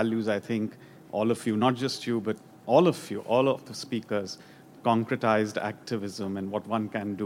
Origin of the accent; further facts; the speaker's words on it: India; I'm from India. I've come here after thinking about coming for 20 years.